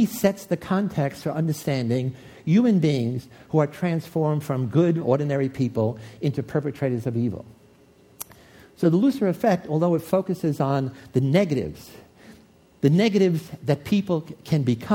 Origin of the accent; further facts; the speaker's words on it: New York, United States; When I was a kid growing up in the South Bronx, inner city ghetto in New York, I was surrounded by evil